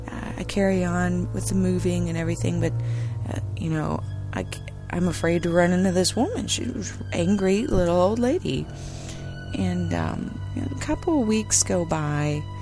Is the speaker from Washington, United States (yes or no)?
yes; Seattle, Washington, United States; I'm from Seattle